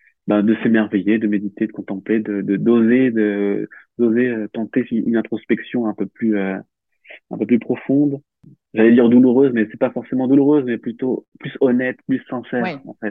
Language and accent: French; Réunion, France; Alors, j'ai grandi à La Réunion, à l'île de La Réunion. Donc, j'ai passé ma petite enfance là-bas